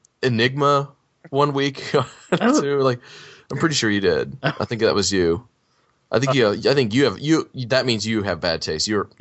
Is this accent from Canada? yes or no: no; Illinois, United States; The phys ed teacher from my hometown high school, which is very small in the middle of nowhere, Southern Illinois, was on Survivor in one of the first seasons.